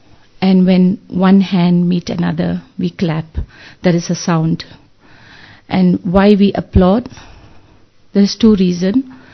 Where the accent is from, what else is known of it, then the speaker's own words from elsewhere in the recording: Singapore; now in New Zealand; I'm basically from Singapore, but now I'm in New Zealand. I've been traveling all over the world.